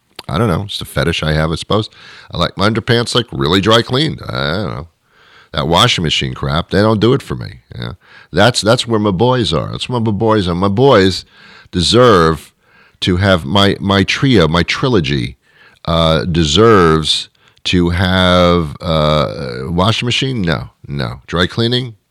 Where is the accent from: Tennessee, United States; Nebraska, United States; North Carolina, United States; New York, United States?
New York, United States; New York City; born there; I was born in New York City, by the way, to a poor bunch of people there.